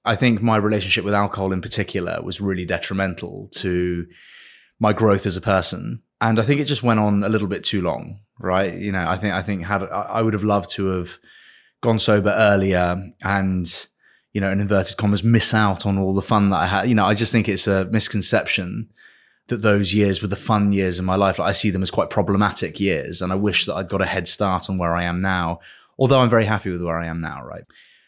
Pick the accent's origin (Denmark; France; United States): France; I didn't grow up in the Eden Rock like it, you know, is today. But it was a really exciting life for a kid and it was really interesting, right? I was on the beach and just having fun with my little French friends